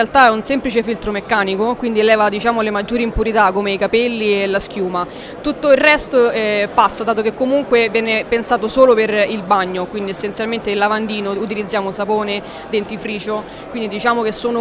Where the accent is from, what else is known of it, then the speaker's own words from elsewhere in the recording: Abruzzo, Italy; perché noi siamo abruzzesi appunto